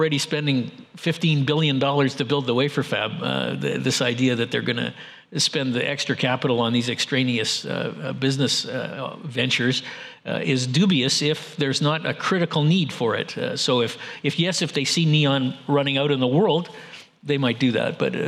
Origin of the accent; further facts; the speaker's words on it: Canada; the fact that I'm from Canada